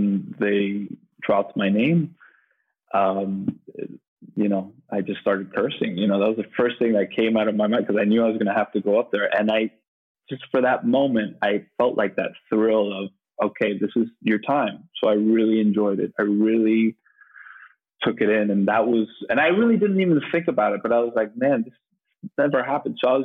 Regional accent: Miami, Florida, United States; I didn't know. I came from Miami. What did I know?

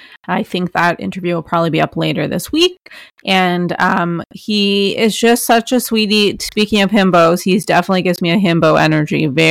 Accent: Toronto, Ontario, Canada; Born and raised in Toronto.

